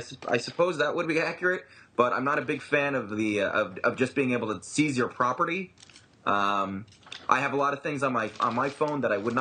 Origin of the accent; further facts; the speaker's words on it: New Jersey, United States; This comes straight out of my home state in New Jersey.